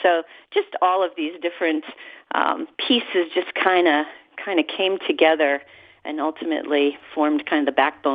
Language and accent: English; Massachusetts, United States; now in Delaware, United States; I grew up in Massachusetts, moved here in 1985, so I've now lived in Delaware more than half of my life, and our two children were born and raised here.